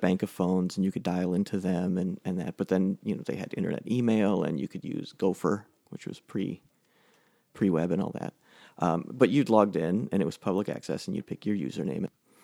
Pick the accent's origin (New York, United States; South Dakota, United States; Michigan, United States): Michigan, United States; Sturgis; born there; I was born in Sturgis, Michigan, mm-hmm. in the Sturgis Hospital.